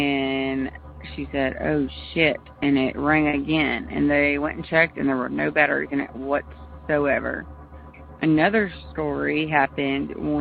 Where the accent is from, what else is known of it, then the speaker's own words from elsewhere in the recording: Louisiana, United States; I'm from Louisiana.